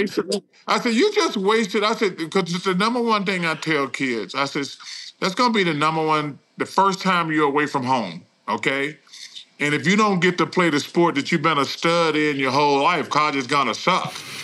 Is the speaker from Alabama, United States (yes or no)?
yes; Leeds, Alabama, United States; I think about growing up in Leeds and how the best decision I ever made was going